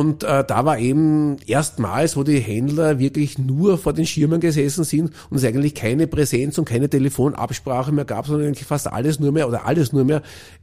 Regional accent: Austria; Und dann kam eben auch bei uns in Österreich das Thema

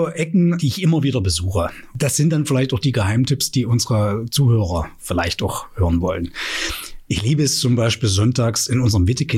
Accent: Halle, Saxony-Anhalt, Germany; born there; Ich bin in Halle-Neustadt geboren. Block 662, Haus 1.

